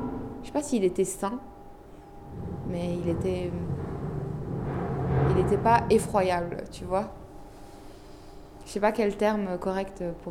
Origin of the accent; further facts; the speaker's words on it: Morocco; Oui, je suis humaine, oui, je suis marocaine.